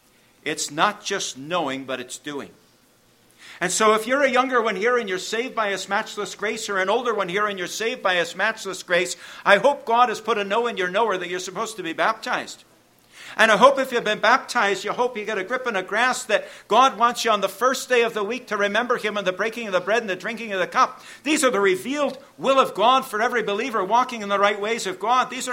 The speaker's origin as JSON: {"language": "English", "country": "United States", "said": "I'm an American."}